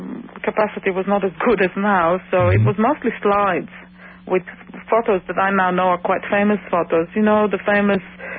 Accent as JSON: {"language": "English", "country": "Israel", "tie": "born or raised there", "second_language": "English", "said": "growing up in Israel, I've never experienced anti-Semitism"}